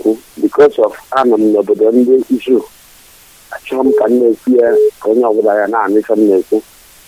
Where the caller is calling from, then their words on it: Niger State, Nigeria; I'm in Niger State right now.